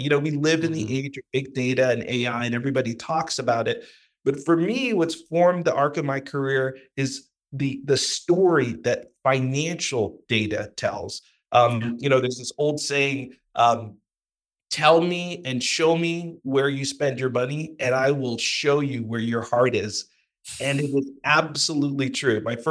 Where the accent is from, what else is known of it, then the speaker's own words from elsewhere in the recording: California, United States; You know, in my home state of California, 58% of the population is African-American like me, Asian-American or Latino.